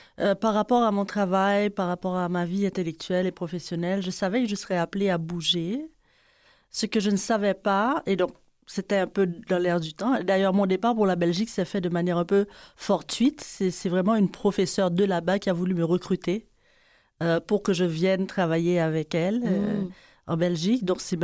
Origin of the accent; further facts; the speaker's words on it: Haiti; moved away as an adult; now in Canada; non seulement je suis née en Haïti, mais j'ai grandi en Haïti, mais surtout, je suis devenue adulte en Haïti. Donc, c'est vraiment comme jeune adulte que je suis arrivée ici. Et tu vois, maintenant, je suis presque moitié dans mon expérience haïtienne et mon expérience québécoise.